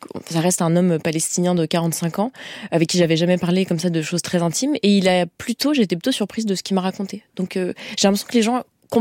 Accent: France; Et c'est vrai que peut-être venant de France, moi c'était assez surprenant

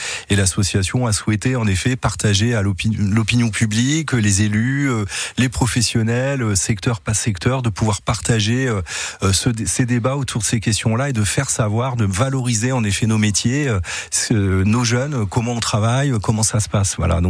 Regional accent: Normandy, France; now in Vaucluse, France; Je viens de Normandie

